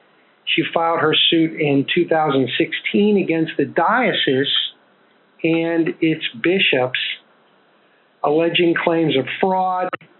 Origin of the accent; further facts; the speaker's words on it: Pennsylvania, United States; And I'll talk to you for 8 to 10 minutes about what is going on in my home state of Pennsylvania.